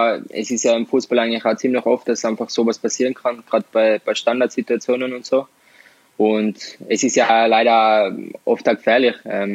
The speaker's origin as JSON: {"language": "German", "region": "Tyrol", "country": "Austria", "said": "bei uns in Tirol"}